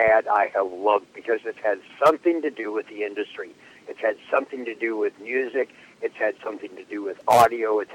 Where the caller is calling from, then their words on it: Monrovia, California, United States; I'm calling from Monrovia, California.